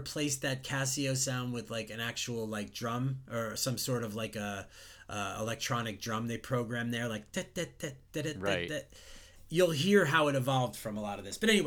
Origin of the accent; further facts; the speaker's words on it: Long Island, New York, United States; Followed up with a group that I did growing up in the New York metro area in Long Island.